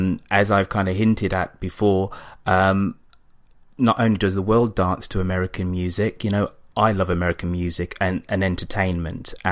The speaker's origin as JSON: {"language": "English", "country": "United Kingdom", "said": "Because I'm British and I feel free."}